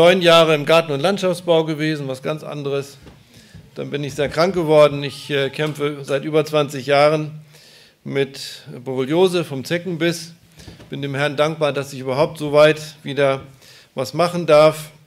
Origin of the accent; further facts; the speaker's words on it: Rotenburg an der Wümme, Lower Saxony, Germany; Wir kommen aus Rothenburg an der Wümme.